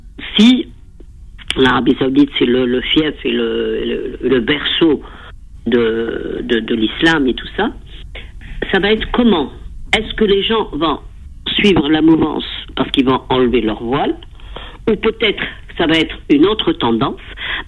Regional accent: Algeria; born there; Moi, quand je suis née en Algérie...

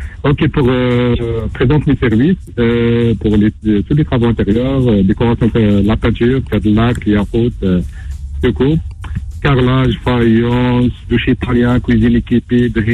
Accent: Oujda, Oriental, Morocco; Moi, je suis de Oujda.

